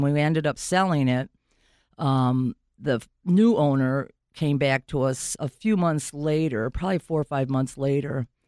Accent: Detroit, Michigan, United States; Yeah, I'm born and raised in Detroit. I grew up on the east side.

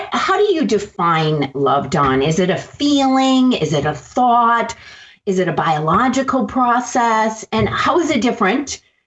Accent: Minnesota, United States; Yes, Minnesota. I grew up in Minnesota. So both cold, snowy places.

